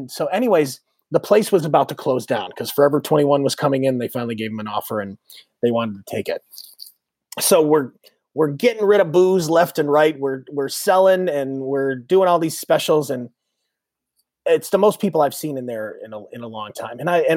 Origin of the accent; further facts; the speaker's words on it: Detroit, Michigan, United States; So, yeah, we have Chicago family that I grew up in Detroit, but most of my dad's side of the family's from Chicago.